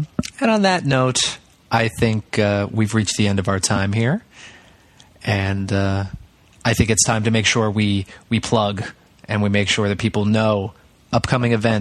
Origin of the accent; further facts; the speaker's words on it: Bermuda; is on Twitter at … Yeah, referencing my home country.